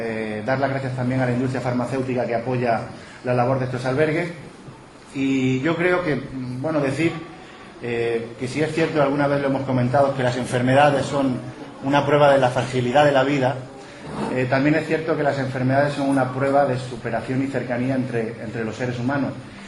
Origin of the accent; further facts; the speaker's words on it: Region of Murcia, Spain; como murciano que soy, sé del apoyo que desde la Administración en la región de Murcia